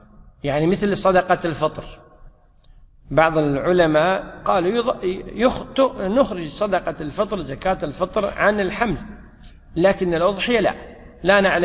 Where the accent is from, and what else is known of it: Kuwait